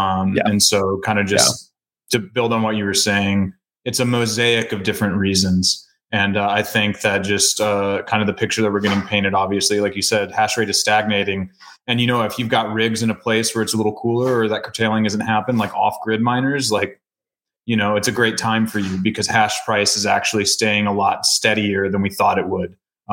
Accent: Tennessee, United States; like my home state of Tennessee

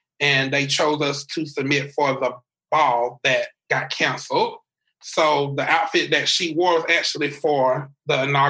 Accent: South Carolina, United States; growing up in South Carolina, my mom always taught me you have to be better

